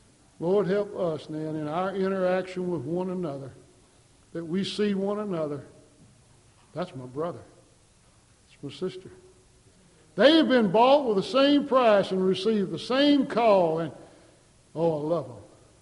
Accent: Shreveport, Louisiana, United States; born there; I'd say I was born in Shreveport, Louisiana.

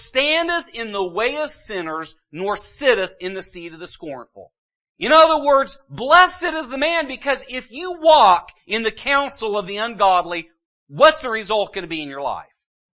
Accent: Northwest, United States; They can tell that I was not from the Midwest, but I will say they can tell I'm from somewhere different. But when I go back to the Northwest, do you know that they kind of wonder where I'm from too? Because I've been in the Midwest more than I have been in the No

